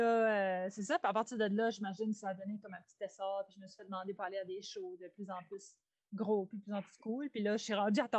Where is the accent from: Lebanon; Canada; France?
Canada; Shippagan, New Brunswick; now in Caraquet, Canada; Je suis originaire de Chipagan